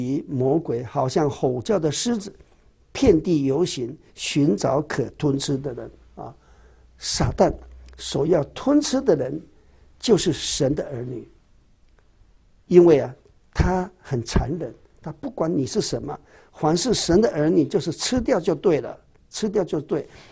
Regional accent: Taiwan; 我们台湾人呢、啊、很有趣哈

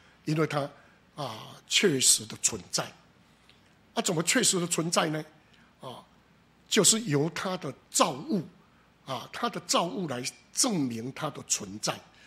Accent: Taiwan; 以我们台湾来讲这一个民间信仰哦

